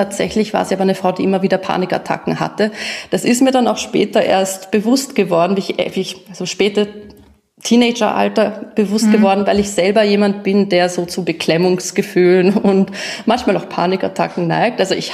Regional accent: Austria; in Österreich bin ich die Ausländerin, aber wenn ich dann verreise, dann sage ich so oft, wenn man mich fragt, ja, na, ich bin aus Österreich. Also so im Ausland fühle ich mich dann sehr wohl schon wieder mehr als Österreicherin, als jetzt hier in Österreich selbst.

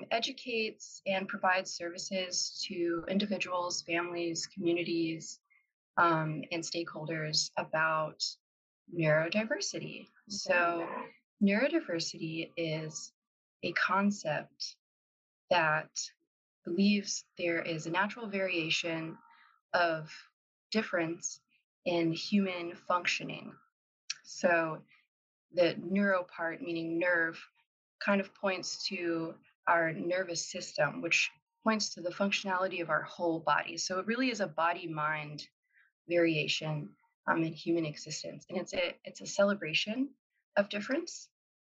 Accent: Georgia, United States; I'm from Georgia.

